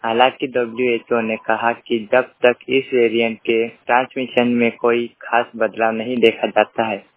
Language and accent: Hindi; Anjrada, Madhya Pradesh, India; बड़वानी जिले के ग्राम पंचायत अंजराड़ा का निवासी हूं।